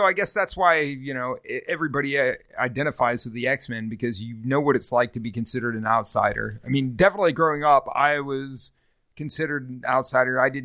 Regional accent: Ireland; Yeah, I'm Irish.

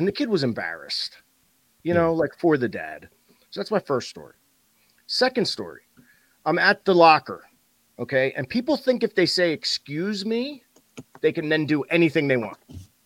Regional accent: Burlington, United States; we're always going to have a piece of our heart in Burlington, my hometown.

